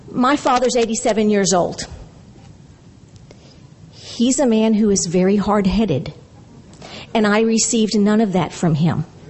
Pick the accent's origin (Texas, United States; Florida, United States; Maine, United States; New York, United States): Texas, United States; Seguin; I'm a very grateful Al-Anon. I come from Seguin, Texas, and I bring you welcome.